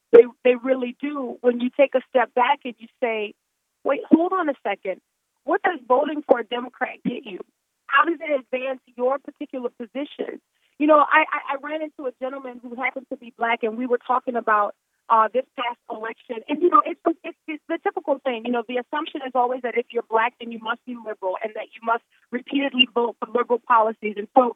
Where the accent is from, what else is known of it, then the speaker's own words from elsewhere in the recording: New Orleans, Louisiana, United States; You know, I said, I'm from New Orleans.